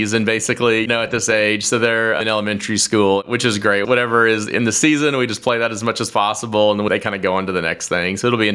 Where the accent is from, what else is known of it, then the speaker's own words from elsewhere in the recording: Columbia, Tennessee, United States; So I actually grew up in Columbia, but not Columbia, Missouri. I grew up in Columbia, Tennessee.